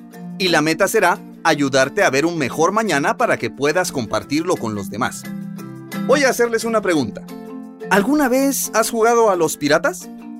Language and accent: Spanish; Quetzaltenango, Guatemala; Nací en Xela y allí aprendí a jugar viendo a un equipo donde mi papá jugaba.